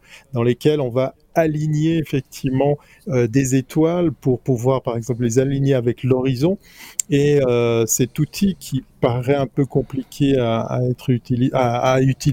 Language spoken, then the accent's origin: French; Switzerland; je suis neutre, je suis suisse, donc...